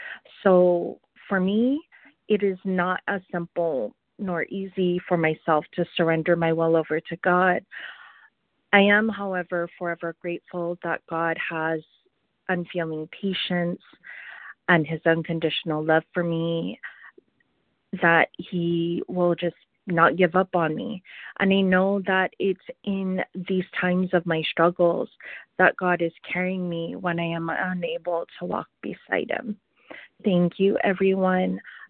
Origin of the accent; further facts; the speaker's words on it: California, United States; I'm from California.